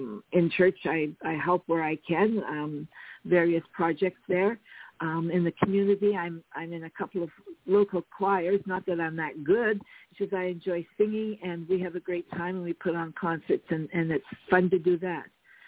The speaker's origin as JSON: {"language": "English", "region": "Nova Scotia", "country": "Canada", "tie": "born or raised there", "lives_now": "Timmins, Canada", "said": "But I grew up in Nova Scotia, which is on a little peninsula on the eastern coast of Canada. And then after I got married, we eventually lived here in Porcupine. Now, Porcupine is part of the city called Timmins."}